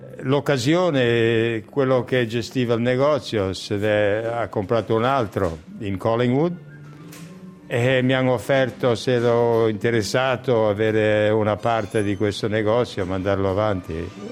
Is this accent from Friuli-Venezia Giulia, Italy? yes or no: yes; Friuli-Venezia Giulia, Italy; first language Friulian; Italian is a second language; io non parlavo neanche l'italiano, perché a casa si parlava il friulano.